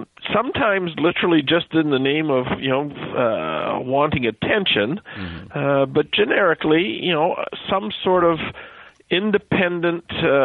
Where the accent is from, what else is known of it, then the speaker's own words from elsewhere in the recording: Canada; I am Canadian personally.